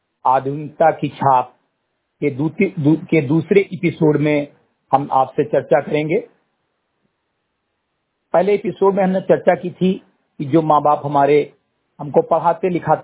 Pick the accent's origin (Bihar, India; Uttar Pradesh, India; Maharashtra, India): Uttar Pradesh, India; Katahi; ग्राम सभा समिति कटही विकासखंड मेनपुरवा जनपद बहराइच का मूल निवासी हूं